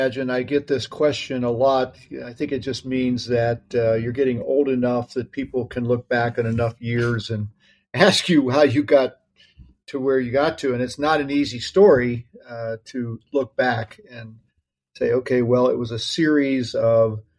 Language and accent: English; Pittsburgh, Pennsylvania, United States; now in California, United States; when I come back to my hometown, Pittsburgh — I still live in California —